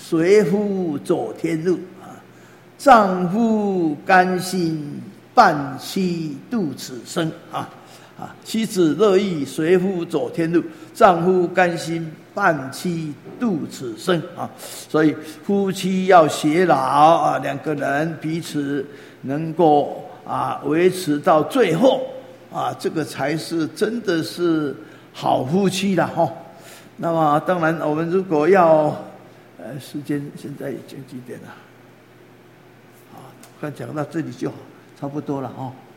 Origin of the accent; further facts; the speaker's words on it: Taiwan; 我们人家说我们台湾人哦，这个说得很好哈